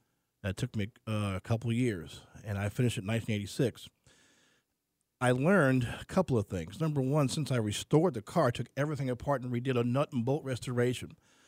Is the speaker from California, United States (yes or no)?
yes; Los Angeles, California, United States; I'm from Los Angeles, as you know, from mm-hmm. by way of Compton.